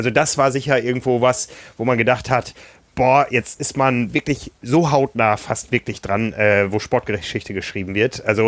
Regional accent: Germany; da hatten wir Tickets gekauft als Deutsche übers deutsche Reisebüro, wie das immer läuft, und waren dann quasi in der deutschen Fankurve.

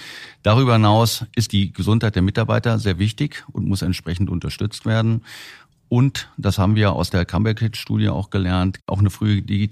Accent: Duisburg, North Rhine-Westphalia, Germany; born there; Und ich freue mich sehr, heute in meiner Geburtsstadt einen Podcast mit Ihnen aufzunehmen.

